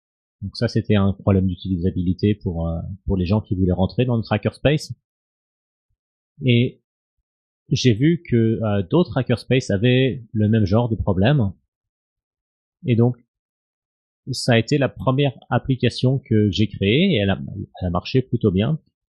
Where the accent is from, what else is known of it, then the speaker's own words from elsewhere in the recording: Berlin, Germany; je viens de Berlin.